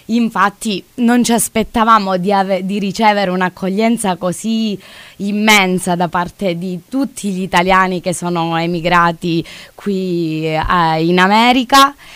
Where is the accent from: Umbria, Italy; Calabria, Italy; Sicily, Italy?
Calabria, Italy; Belvedere Marittimo; vengo da Belvedere Marittimo in provincia di Cosenza.